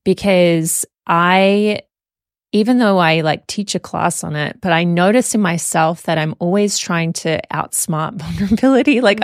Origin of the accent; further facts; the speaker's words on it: Australia; I think growing up in Australia, It's not like a Christian nation, yeah.